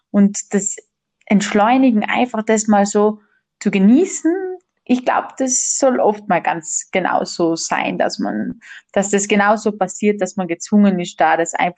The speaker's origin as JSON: {"language": "German", "region": "Trentino-Alto Adige", "country": "Italy", "said": "Da war ich zu Sonnenaufgang unterwegs auf dem Doblach Apfenhorn bei uns in Südtirol"}